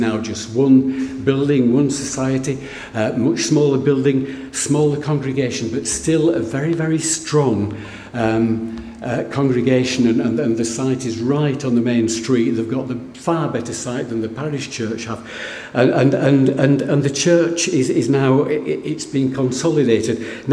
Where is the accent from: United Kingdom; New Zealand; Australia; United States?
United Kingdom; Yorkshire and the Humber; I know I'm from West Yorkshire